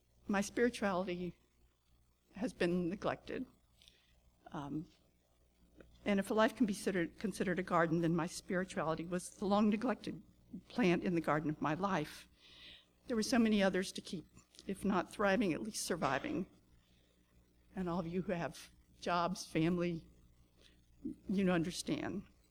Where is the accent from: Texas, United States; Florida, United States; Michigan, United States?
Florida, United States; And growing up in Florida, we have spectacular hibiscus, spectacular sunsets, and some spectacular rain.